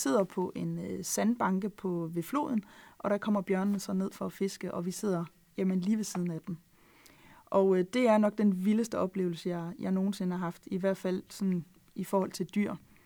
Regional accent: Jutland, Denmark; Hvis der er noget, jeg er, så er jeg dansker. Men jeg er også jyde, og jeg er også sjællander, fordi nu bor jeg på Sjælland, jeg er opvokset i Jylland.

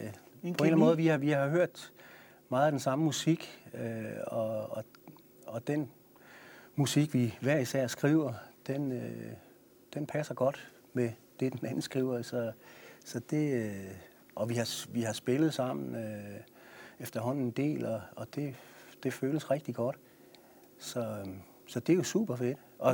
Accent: Aalborg, North Denmark Region, Denmark; moved away as an adult; also born or lived in Aarhus; now in Copenhagen, Denmark; Og så røg vi til Aalborg med familien. Så der boede jeg, indtil jeg blev voksen, og så smuttede jeg til København.

